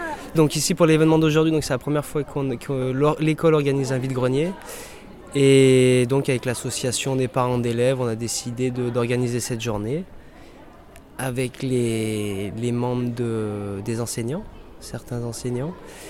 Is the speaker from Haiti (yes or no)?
no; Échirolles, Auvergne-Rhône-Alpes, France; now in Fontaine, France; Non, j'ai grandi sur Échirolles.